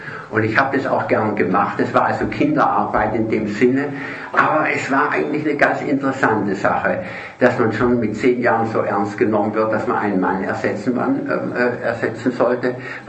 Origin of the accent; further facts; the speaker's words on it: Stuttgart, Baden-Württemberg, Germany; born there; Ich bin auch nicht in Bayern geboren, sondern in Stuttgart. Eigentlich müsste ich Schwäbisch sprechen. Meine Mutter war aber Mecklenburgerin.